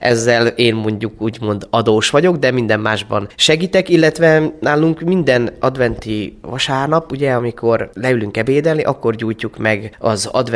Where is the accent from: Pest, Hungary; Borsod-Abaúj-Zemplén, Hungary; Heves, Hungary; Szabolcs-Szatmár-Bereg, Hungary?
Szabolcs-Szatmár-Bereg, Hungary; Ilk; Ugye onnan mi származunk a feleségemmel Ilkről